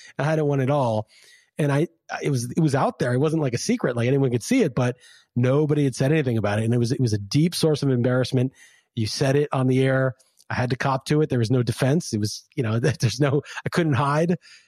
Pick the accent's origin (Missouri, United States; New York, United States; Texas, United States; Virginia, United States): New York, United States; also born or lived in Los Angeles; I grew up in New York and I ate a lot of Chinese food.